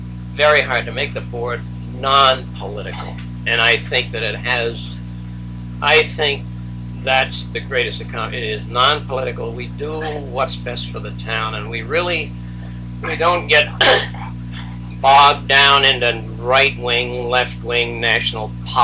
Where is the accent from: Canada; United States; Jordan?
Canada; accent: French Canadian; he picked up my French Canadian accent